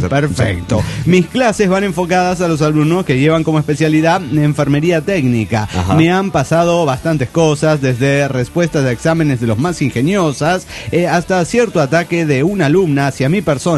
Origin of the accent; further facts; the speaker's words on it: Colima, Mexico; de Colima, México, saludándolos.